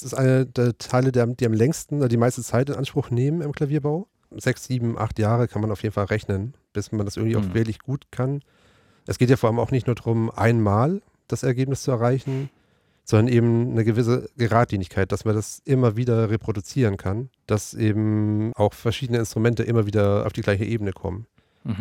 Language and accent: German; Baden-Württemberg, Germany; born there; Ich komme gebürtig aus Baden-Württemberg auch, habe bei Firma Seiler in Kitzingen meine Ausbildung gemacht, war dann auch in Stuttgart direkt in Filderstadt und in Esslingen in zwei Reparaturbetrieben